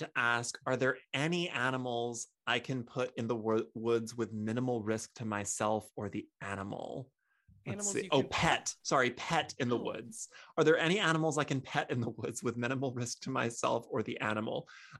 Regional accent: Texas, United States; I grew up in Texas, the land of, hold my beer, watch this.

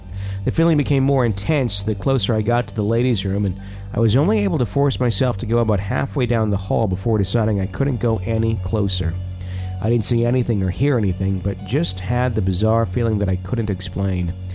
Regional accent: Fond du Lac, Wisconsin, United States; And this is a radio station that was haunted back in my hometown in Fond du Lac.

